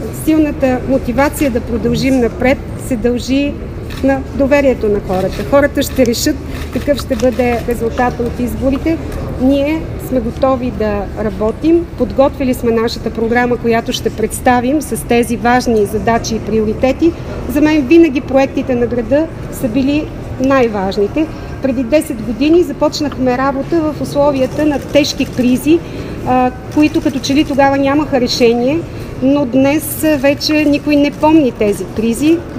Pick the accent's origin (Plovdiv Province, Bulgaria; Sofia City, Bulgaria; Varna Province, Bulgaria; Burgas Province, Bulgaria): Sofia City, Bulgaria; Sofia; За мен София е моят град. Аз съм израсла в София от 13 годишната си възраст. Учила съм тук. Тук съм родила дъщеря си. Тук съм работила